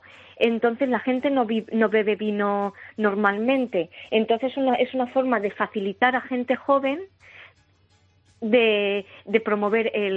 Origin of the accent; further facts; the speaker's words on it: Casas-Ibáñez, Castilla-La Mancha, Spain; moved away as an adult; now in New Zealand; yo soy de Casas Ibáñez, Albacete, y llegué hace 8 años aquí a Nueva Zelanda. Y curioso que siendo manchega tuve que llegar aquí para trabajar en el mundo del vino.